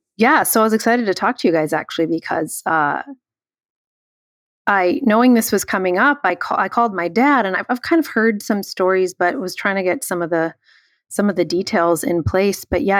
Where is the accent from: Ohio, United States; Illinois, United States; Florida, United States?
Illinois, United States; Chicago; Both Cubs and White Sox, because, you know, we grew up in Chicago.